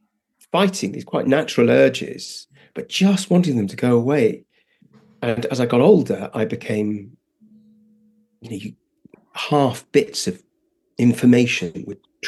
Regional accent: Netherlands; And I was brought up in Holland. And the only English that I heard until I was 10 was either my brothers

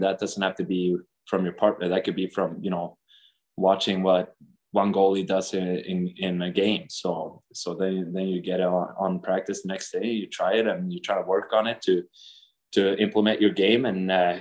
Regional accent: Sweden; But when I was younger, it was a lot tougher growing up in Sweden to follow the National League.

